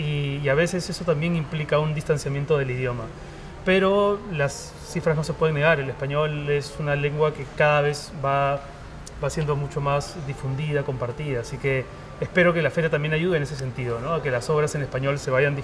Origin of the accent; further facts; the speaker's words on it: Peru; now in Madrid, Spain; yo me fui del Perú sin tener que irme del Perú, podría perfectamente haberme quedado. Me fui sabiendo dónde iba a vivir en Madrid, con mi número de seguridad social.